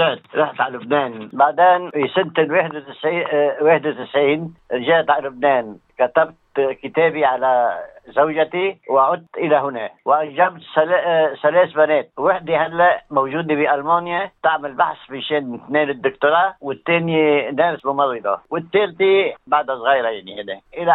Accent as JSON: {"language": "Arabic", "country": "Saudi Arabia", "lives_now": "Melbourne, Australia", "said": "أنه أنا جاي من بلد حرمين وجيت الآن هون"}